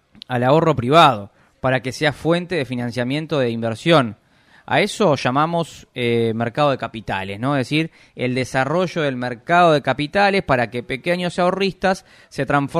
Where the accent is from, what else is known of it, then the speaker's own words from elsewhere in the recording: Uruguay; como uruguayos, como sociedad, debemos trabajar más